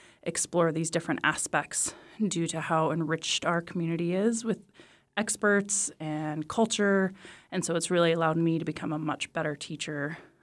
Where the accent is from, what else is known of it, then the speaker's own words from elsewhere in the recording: Juneau, Alaska, United States; I grew up here in Juno and graduated from JDHS.